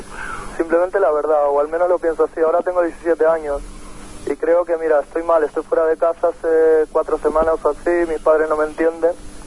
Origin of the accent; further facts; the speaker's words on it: Girona, Catalonia, Spain; yo soy un punky de Gerona